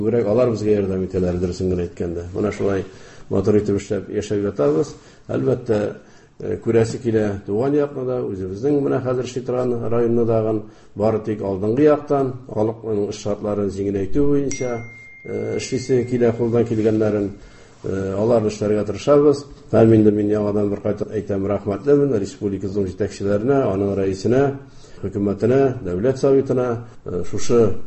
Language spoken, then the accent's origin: Tatar; Tatarstan, Russia; born there; Менә туган җир дигәндән минем паспортта Саба районы язган иде. Минем тумышым Саба районы Сатыш авылында.